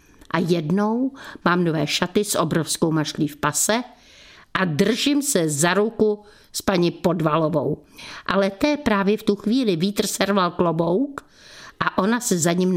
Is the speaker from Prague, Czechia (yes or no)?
yes; Prague, Czechia; Já jsem Pražačka. Narodila jsem se kdysi dávno v Praze, v březnu, na první jarní den, kdy ukrutně sněžilo. Bydleli jsme 10 let, 3 minuty od Vltavy, 2 minuty od Národního divadla.